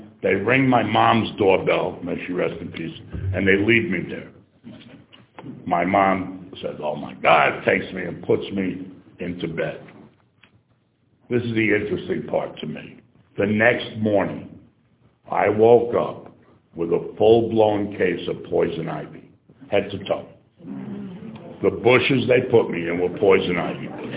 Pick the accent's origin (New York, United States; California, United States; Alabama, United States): New York, United States